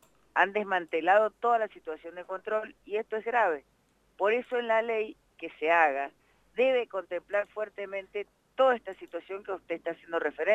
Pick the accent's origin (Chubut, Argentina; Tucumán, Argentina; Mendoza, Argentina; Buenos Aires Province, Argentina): Mendoza, Argentina; usted sabe que yo soy del Valle de Uco